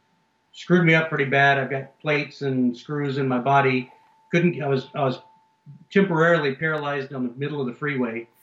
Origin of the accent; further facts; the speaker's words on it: Austin, Texas, United States; born there; Born in South Austin, you know, my barbecue history is mostly around places like Bill Miller